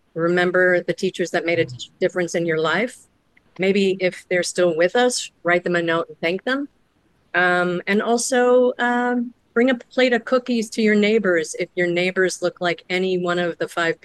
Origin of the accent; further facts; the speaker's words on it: Chicago, Illinois, United States; And I come from Chicago, where a lot of new stuff is like, new plays come from everywhere